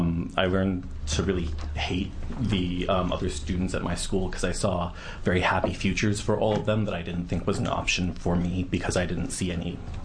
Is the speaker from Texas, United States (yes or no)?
no; California, United States; I grew up in California.